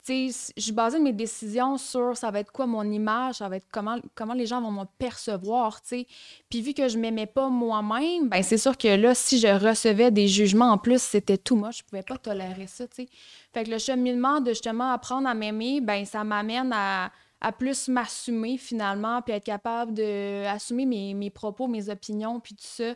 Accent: Rimouski, Quebec, Canada; Je viens de Rimouski, j'ai eu des parents super conventionnels.

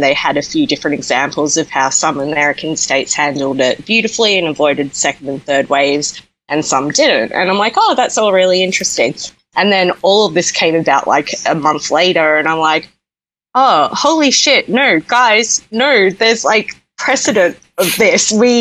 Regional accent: Melbourne, Victoria, Australia; So I'm from Melbourne, and my premier locked us down for about 3 months

